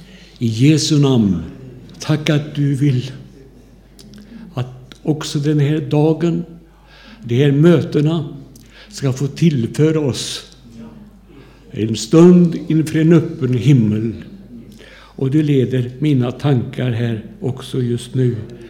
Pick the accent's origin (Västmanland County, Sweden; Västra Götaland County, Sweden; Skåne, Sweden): Västra Götaland County, Sweden; Undenäs; Jag är uppväxt i Undernäs och där hade vi en liten pingstförsamling.